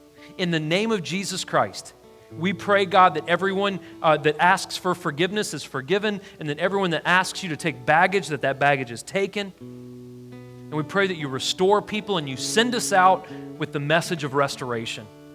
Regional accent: Nashville, Tennessee, United States; And I'm like, hey, I'm from Nashville. Where are you from?

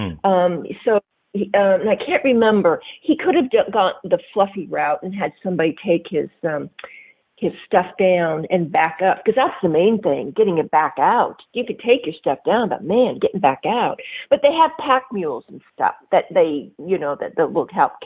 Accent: Wyoming, United States; So. I come from Wyoming, so I can sympathize.

